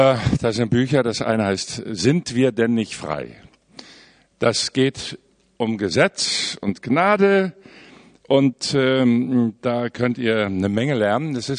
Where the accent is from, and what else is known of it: Hesse, Germany; born or raised there; also born or lived in Lodz, Poland